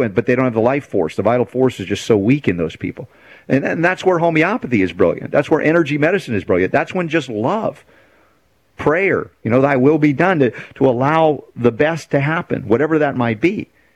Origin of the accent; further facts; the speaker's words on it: United States; things that were foreign to me growing up in America